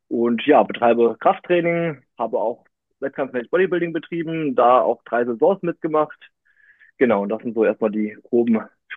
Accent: Saarbrücken, Saarland, Germany; Ich bin 28 Jahre alt, bin aus Saarbrücken.

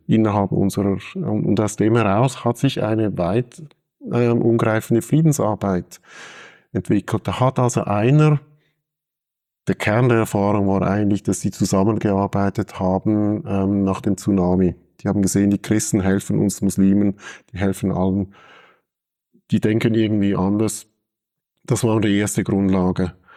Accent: Switzerland; weil wir innerhalb der Täufergemeinden sehr unterschiedliche, auch bei uns in der Schweiz, unterschiedliche Haltungen haben.

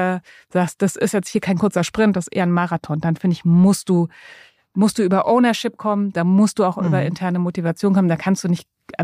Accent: Berlin, Germany; ich komme ja aus Berlin, bin da aufgewachsen und habe auch noch ganz viele Freunde aus der Schulzeit

